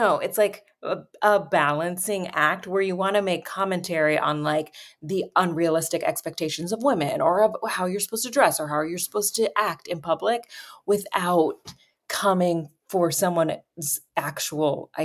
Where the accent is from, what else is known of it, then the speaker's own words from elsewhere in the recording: United States; I'm just American.